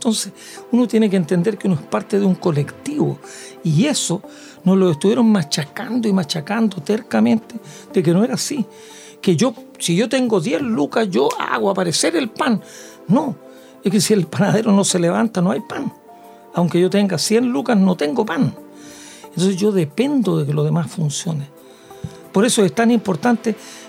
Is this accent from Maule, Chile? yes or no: yes; Parral, Maule, Chile; now in Santiago, Chile; yo me crié en Parral, he vivido en Santiago todo el resto de mi vida, pero es mi ciudad